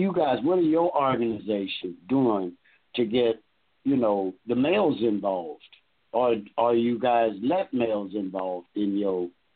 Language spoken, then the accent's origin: English; Lake Charles, Louisiana, United States; Charles, Louisiana, and I'm really proud of you guys, you know. And the reason for that is because that's my hometown